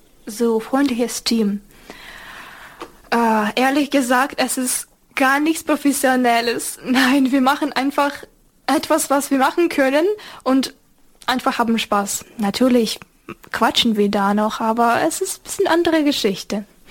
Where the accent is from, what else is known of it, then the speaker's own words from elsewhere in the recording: Ukraine; German is a second language; now in Germany; Sogar ganz normale Kartoffeln, ja, war bei uns in der Ukraine ein bisschen anders als hier. Ja, aber sonst, alles ist super. Finde ich, hier in Deutschland ist wirklich cool.